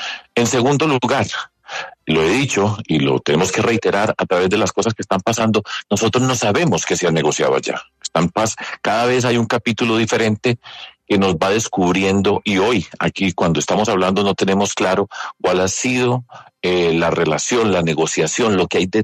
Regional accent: Colombia; lo que nosotros tenemos que resolver como colombianos

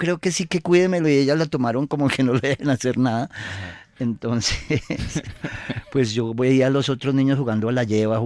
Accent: Ubaté, Cundinamarca, Colombia; born there; De hecho, yo nací en Ubaté, pero cuando ellos ya vivían aquí en Bogotá

